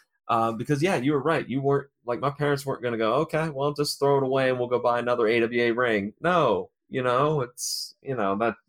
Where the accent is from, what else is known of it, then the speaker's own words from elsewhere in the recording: Pennsylvania, United States; and that's because growing up near Pittsburgh, I never got a Bruno Sammartino